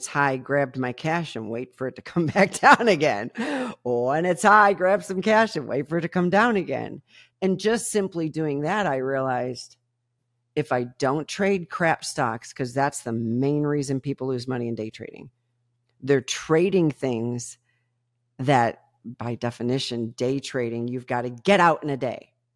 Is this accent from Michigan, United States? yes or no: yes; Detroit, Michigan, United States; Occasionally I'll trade cars because I grew up in Motown. I grew up around the big three.